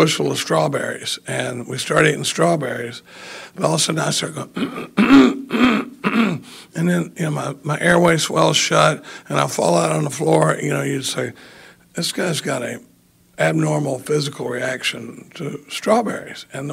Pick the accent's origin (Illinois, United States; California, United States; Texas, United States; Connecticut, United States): Texas, United States; Dallas; now in Austin, United States; I grew up in Dallas. I live in Austin now. I've been in Austin since 77